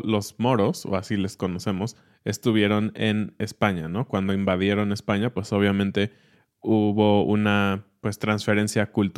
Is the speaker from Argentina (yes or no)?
no; Mexico; soy mexicano